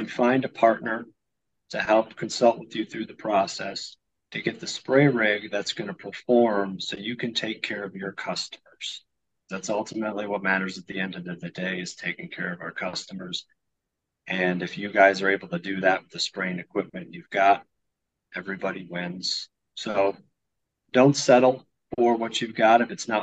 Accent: Fenton, Michigan, United States; Yes, sir. I am a Michigander, born and raised in Genesee County, Fenton, Michigan.

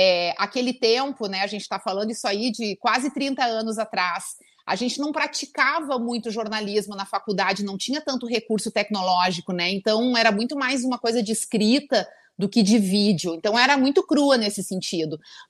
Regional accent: São Leopoldo, Rio Grande do Sul, Brazil; also born or lived in Porto Alegre; A gente viveu um tempo em Porto Alegre. E depois eu vivi toda a minha infância e adolescência em São Leopoldo. Me considero bem capilé, assim, porque cresci lá, estudei lá e tal.

